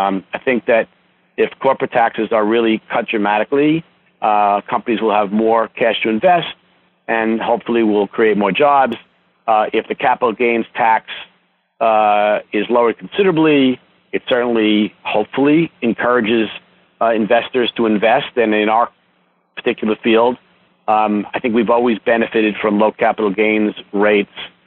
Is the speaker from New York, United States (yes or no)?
yes; New York City, New York, United States; Yeah, I'm a native New Yorker. I grew up in Stuyvesant Town, went to public school here, went out to college, came back, and it's the only place I've ever lived.